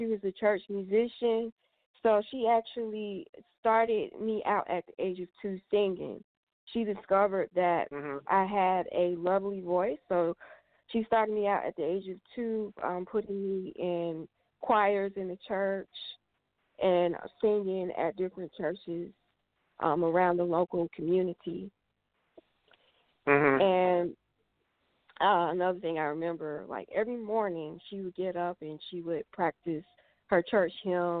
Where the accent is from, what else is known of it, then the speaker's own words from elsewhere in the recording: Fairburn, Georgia, United States; Well, I am originally from Atlanta, so I was born in East Point, and I grew up in Fairburn, Georgia.